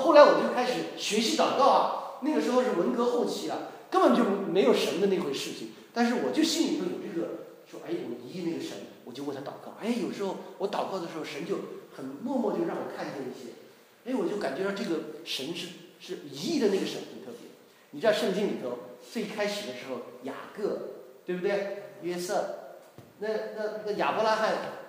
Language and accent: Chinese; Xi'an, Shaanxi, China; 因为我和我哥哥我姐姐我们三个兄弟姐妹，那我们都是西安长大的嘛。西安是陕西哈，西安比较特别，是比较干燥的地方